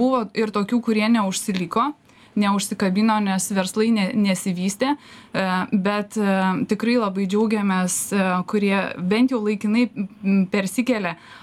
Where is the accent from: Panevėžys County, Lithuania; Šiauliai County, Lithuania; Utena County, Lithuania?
Panevėžys County, Lithuania; Panevėžys; now in Biržai, Lithuania; aš esu panevėžietė ir aš emigravau į Biržų rajoną ir ten jau gyvenam nuo 2012 metų.